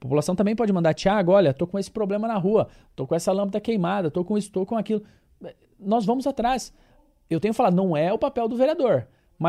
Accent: Cascavel, Paraná, Brazil; also born or lived in Foz do Iguaçu; Eu moro nessa cidade desde os meus 6 meses de vida. Sou natural de Foz do Iguaçu, nasci em Foz do Iguaçu e vim para Cascavel.

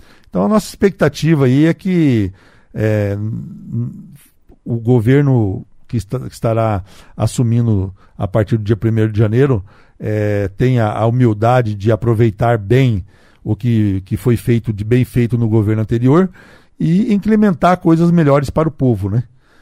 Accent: Brazil; mas nós, como bons brasileiros, aí temos sempre a esperança

